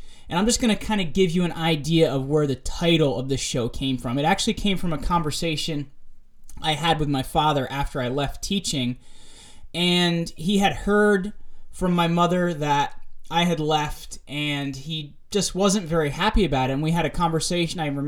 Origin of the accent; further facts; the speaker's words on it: New Jersey, United States; born there; I am 28 years old, and I was born in New Jersey.